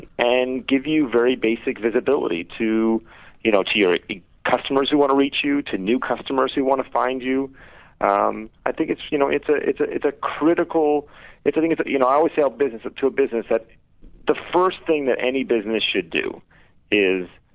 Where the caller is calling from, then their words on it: Hollywood, California, United States; I'm in Hollywood.